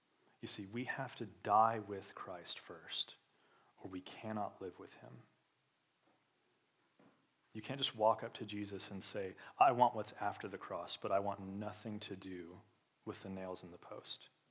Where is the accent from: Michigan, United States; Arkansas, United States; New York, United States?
Arkansas, United States; So I come from Razorback land.